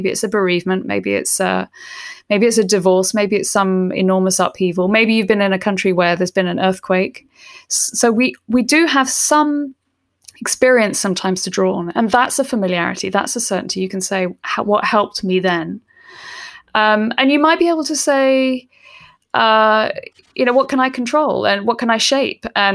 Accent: London, United Kingdom; my hometown of London, which is now where I'm sitting in lockdown

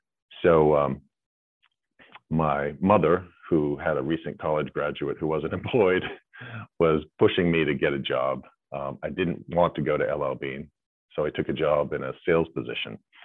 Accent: New Hampshire, United States; So I grew up in New Hampshire.

